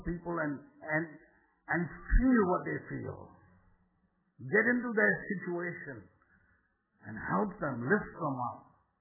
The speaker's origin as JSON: {"language": "English", "country": "United Kingdom", "said": "I come from British, so I can't help it."}